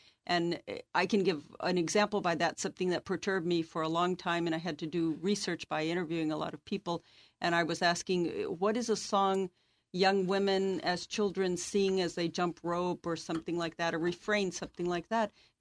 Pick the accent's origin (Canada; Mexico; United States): Mexico; I grew up in Mexico, so it seems to me that is what it would be